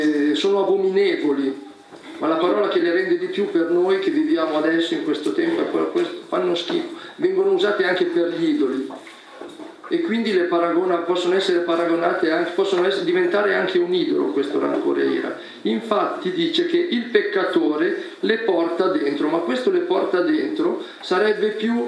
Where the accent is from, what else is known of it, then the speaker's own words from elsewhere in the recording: Casatenovo, Lombardy, Italy; i miei amici di Casatenovo, che è il mio paese di origine, nella Brianza, sono partiti